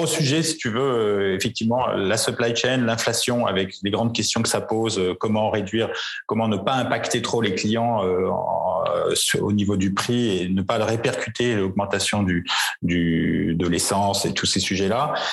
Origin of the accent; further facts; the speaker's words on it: France; on peut dire qu'on n'a pas fait mauvaise figure en tant que Français